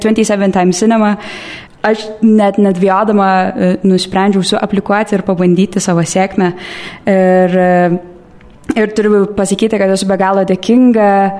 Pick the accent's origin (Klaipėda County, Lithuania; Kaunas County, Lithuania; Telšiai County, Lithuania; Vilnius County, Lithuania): Vilnius County, Lithuania; Vilnius; aš esu Vilnietė ir šiaip studijuoju filosofiją